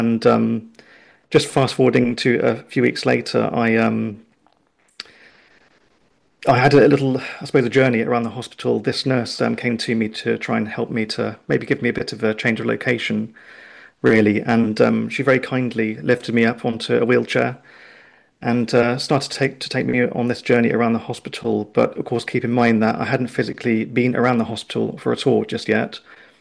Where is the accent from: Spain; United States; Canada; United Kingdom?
United Kingdom; Oxford, South East England; I come from Oxford